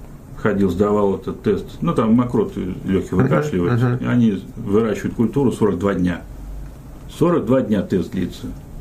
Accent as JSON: {"language": "Russian", "region": "Moscow", "country": "Russia", "moved": "as an adult", "lives_now": "United States", "said": "Я приехал в Соединенные Штаты из Москвы."}